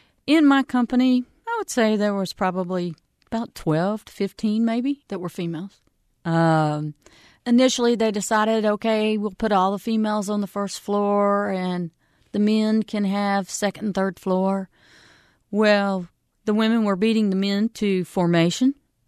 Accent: Sanford, North Carolina, United States; born there; I was born in Sanford, and my father obtained a job as a police officer and a fireman in Butner.

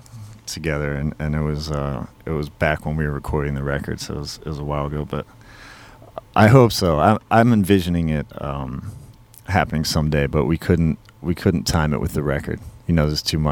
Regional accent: New Jersey, United States; also born or lived in San Francisco; because I grew up in New Jersey, and I was born in San Francisco.

